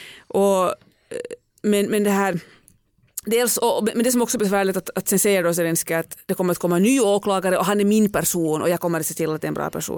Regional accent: Finland; Alltså, jag är från Finland

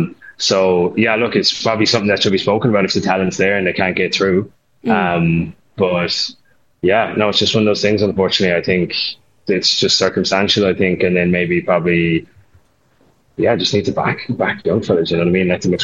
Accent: Ireland; I think, going in Casa. Because I think just us being Irish

